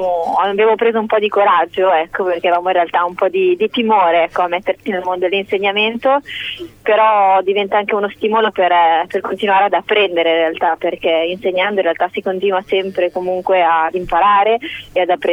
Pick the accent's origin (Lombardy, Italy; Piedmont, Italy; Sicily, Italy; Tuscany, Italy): Piedmont, Italy; Noi siamo del Piemonte, siamo della provincia di Verbania, in realtà un piccolo paesino a 30 chilometri dalla Svizzera.